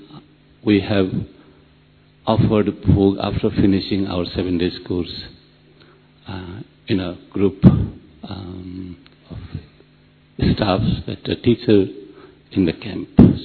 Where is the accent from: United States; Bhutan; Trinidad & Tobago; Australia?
Bhutan; I'm from Bhutan. In 1990, there had been political disruptions.